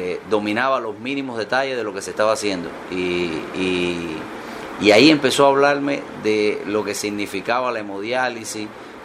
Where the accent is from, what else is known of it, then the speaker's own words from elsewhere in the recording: Isabela de Sagua, Villa Clara, Cuba; yo apenas 11 años y mi pueblo, yo soy natural de Isabela de Sagua en Villa Clara